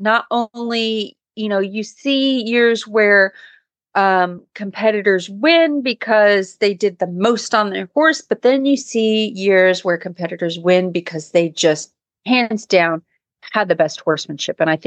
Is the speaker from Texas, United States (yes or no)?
yes; Kemp, Texas, United States; from Kemp, Texas.